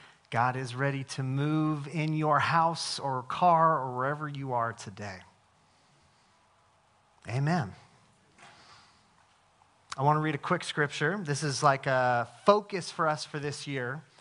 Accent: Albany, Oregon, United States; growing up in Albany, about an hour from Albany, is this amazing place called Newport. It's on the coast.

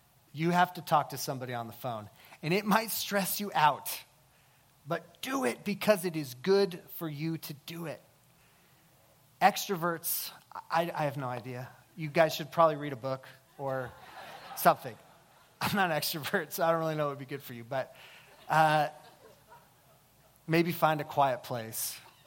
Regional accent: United States; Believe me, as an American, I get that's kind of a crazy thing to say.

